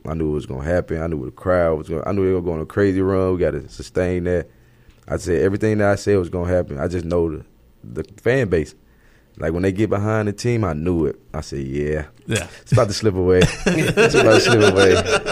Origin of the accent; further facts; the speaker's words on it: Memphis, Tennessee, United States; I'm from Memphis, so we embrace stuff like that.